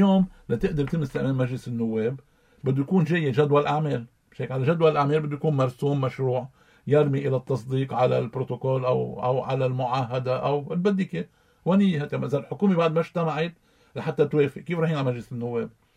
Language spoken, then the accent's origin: Arabic; Lebanon; كلبنانيين